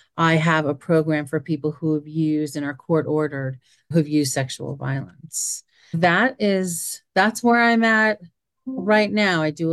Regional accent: New York, United States; I'm from New York.

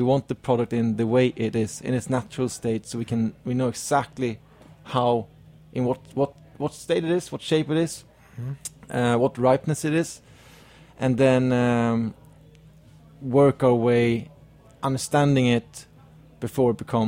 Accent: Stockholm, Stockholm County, Sweden; my grandmother was from northern Sweden, and I grew up in Stockholm or the suburbs of Stockholm

